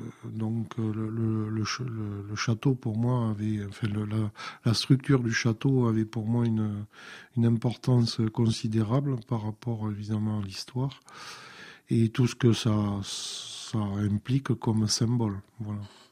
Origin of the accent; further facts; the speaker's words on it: Bergerac, Nouvelle-Aquitaine, France; je suis originaire de la Dordogne. Je suis né à Bergerac. Et donc, bon, c'est un très, très beau pays.